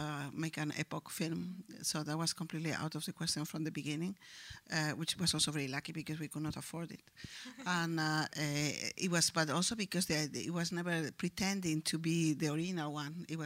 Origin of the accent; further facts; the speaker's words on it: Spain; They also thought it was a bit colonial because I was coming from Spain, and that was a bit, that hurt a lot